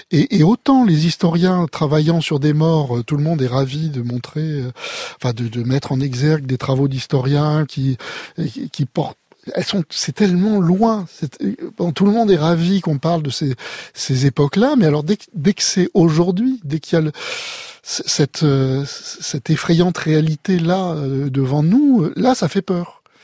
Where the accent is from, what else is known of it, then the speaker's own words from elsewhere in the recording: Lyon, Auvergne-Rhône-Alpes, France; born there; Alors moi, je ne suis pas un déraciné, je suis né à Lyon.